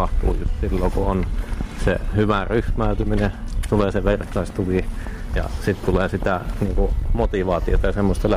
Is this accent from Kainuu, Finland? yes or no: no; Mikkeli, South Savo, Finland; Joo, minä olen Mikkelistä, olen kotosi. Ja asunut täällä jo 41 vuotta kohta.